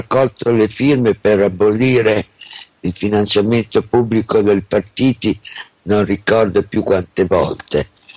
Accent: Bologna, Emilia-Romagna, Italy; io vengo da Bologna

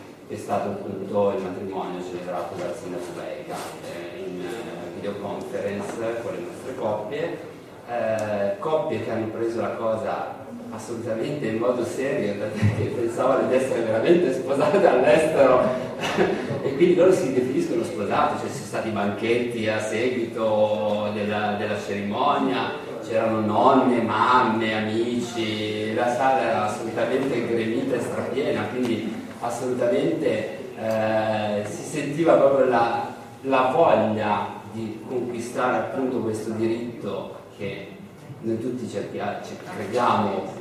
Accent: Milan, Lombardy, Italy; io per chi non lo sapesse vengo da Milano

